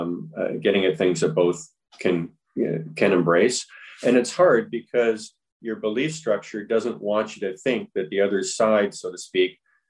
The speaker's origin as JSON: {"language": "English", "country": "Canada", "said": "Even though as Canadian, we continued to work with the States."}